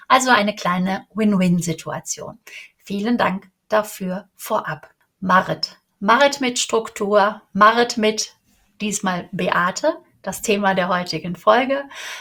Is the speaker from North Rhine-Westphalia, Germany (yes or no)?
yes; Cologne, North Rhine-Westphalia, Germany; Ich bin Kölnerin.